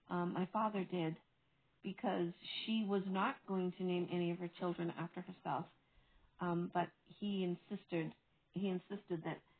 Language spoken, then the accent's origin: English; Boston, Massachusetts, United States; I grew up in Brighton, and as I said, it's a part of Boston.